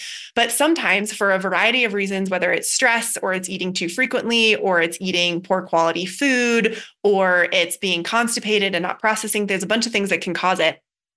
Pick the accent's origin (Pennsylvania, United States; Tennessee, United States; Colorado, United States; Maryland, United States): Colorado, United States; Boulder; And I grew up in Boulder, Colorado.